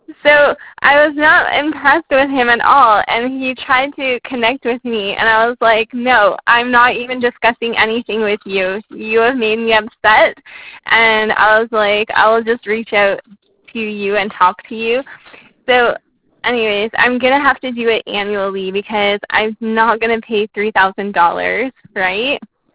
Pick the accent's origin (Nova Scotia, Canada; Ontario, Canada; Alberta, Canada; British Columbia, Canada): Ontario, Canada; Toronto; I'm from Canada, yes, but, like, I have never lived in a place that you cannot go to the store for, like, 3 or 4 days because the weather's so bad.